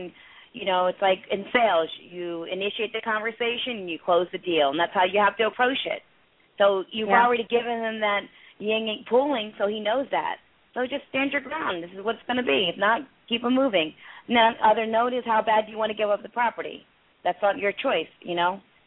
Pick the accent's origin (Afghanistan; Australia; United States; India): India; I'm Indian. I haggle in every situation.